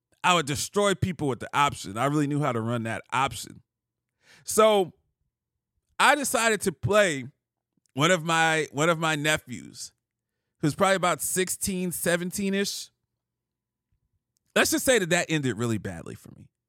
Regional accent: Columbus, Ohio, United States; All of my friends that I grew up with in Columbus, Ohio, they're all scattered across the country.

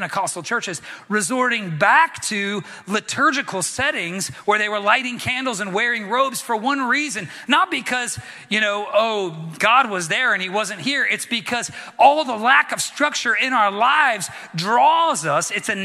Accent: the South, United States; I grew up in the South, and football was a really big deal in the South.

